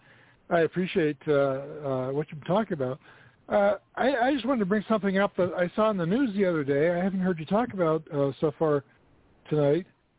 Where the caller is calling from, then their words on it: Centennial, Colorado, United States; Centennial.